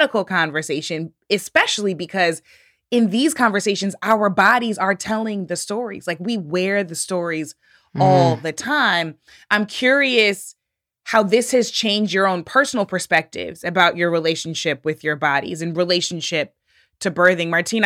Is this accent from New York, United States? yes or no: no; Missouri, United States; Like, I was closing in on 30, and I grew up in St. Louis County, not far from Ferguson.